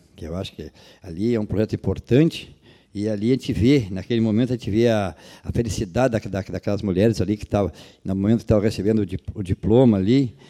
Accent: São Caetano, Brazil; Ainda me lembro quando tinha um senhor lá na minha terra, São Caetano, que não queria vender o terreno

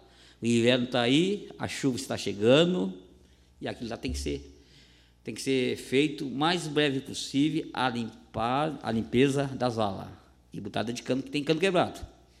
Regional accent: São Caetano, Brazil; eu sou de São Caetano e vou reivindicar todas as vezes que eu preciso

